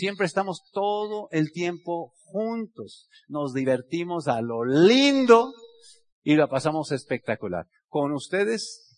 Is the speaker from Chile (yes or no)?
no; Mexico; Y obviamente como mexicano, pues estar en mi tierra y ante mi gente, pues me llena el pecho de orgullo